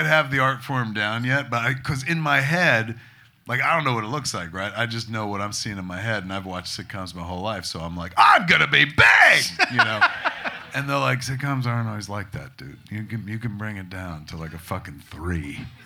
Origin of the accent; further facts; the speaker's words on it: New Jersey, United States; And I bet you we could probably get … because we're from Jersey.